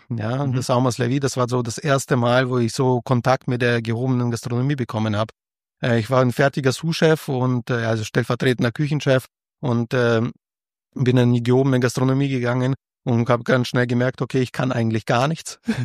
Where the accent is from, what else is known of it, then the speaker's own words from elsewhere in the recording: Fürth, Bavaria, Germany; Ich komme ja ursprünglich aus Fürth. Und meine Eltern wohl eben immer noch dort.